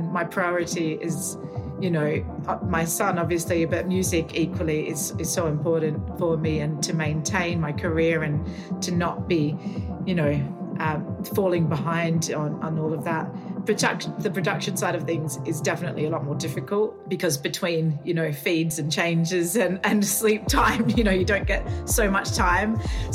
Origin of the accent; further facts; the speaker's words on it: Adelaide, South Australia, Australia; So I grew up in Adelaide in Australia